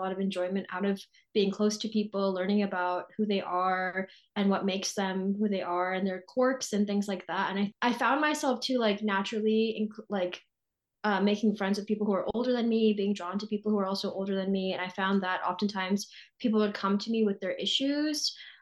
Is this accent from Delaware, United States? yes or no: yes; Delaware, United States; I was born and raised in Delaware, but my parents are from Punjab, India. They immigrated to the United States in 1998 is when they came. I grew up as a Sikh.